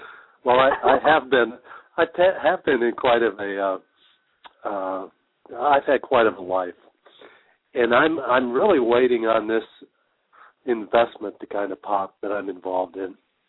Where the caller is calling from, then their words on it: Austin, Texas, United States; I'm calling from Austin, Texas.